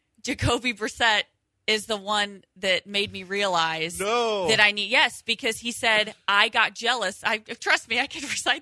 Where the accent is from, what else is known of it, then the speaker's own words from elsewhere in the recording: Indiana, United States; Keep in mind, I'm from Indiana. I watched him play a lot of football.